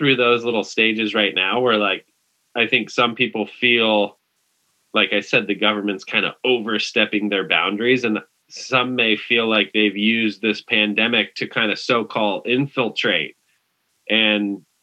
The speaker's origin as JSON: {"language": "English", "country": "United States", "said": "Hell no. No way, man. I'm a proud American. Just, and I live in California, dude."}